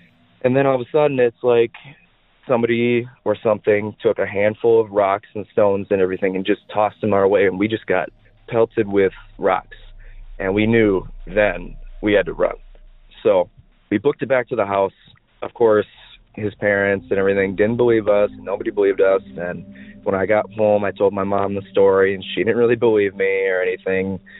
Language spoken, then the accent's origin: English; Maiden Rock, Wisconsin, United States; So I grew up in Wisconsin, and more specifically, I lived in a town at the time called Maiden Rock, Wisconsin.